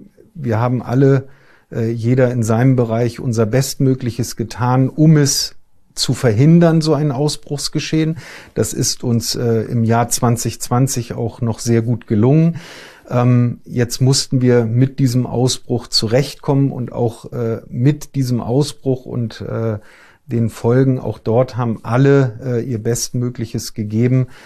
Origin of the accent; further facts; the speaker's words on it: Hamburg, Germany; Ich bin ein Hamburger Jung